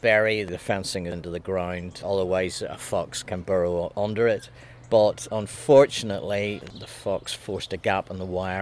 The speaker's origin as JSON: {"language": "English", "region": "Northern Ireland", "country": "United Kingdom", "said": "I come from Northern Ireland."}